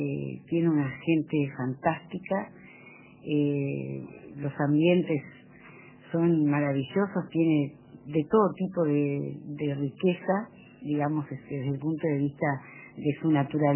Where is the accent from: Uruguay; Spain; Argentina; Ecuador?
Uruguay; Montevideo; now in Castillos, Uruguay; nací en Maldonado, viví siempre en Montevideo, me vine para Castillos.